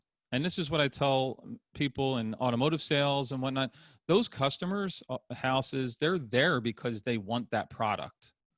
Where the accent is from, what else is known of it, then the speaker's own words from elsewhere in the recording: Philadelphia, Pennsylvania, United States; I'm in Southern California, but I'm originally from Philadelphia.